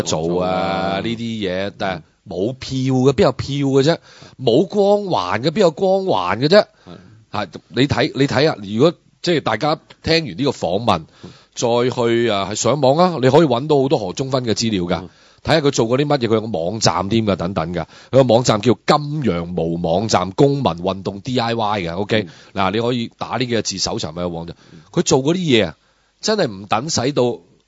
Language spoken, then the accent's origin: Cantonese; Hong Kong; 用咗我哋香港人嘅思维